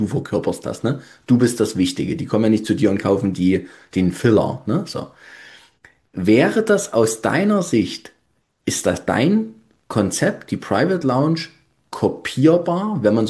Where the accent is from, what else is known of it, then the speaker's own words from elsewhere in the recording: Nossen, Saxony, Germany; in meiner Heimatstadt Nossen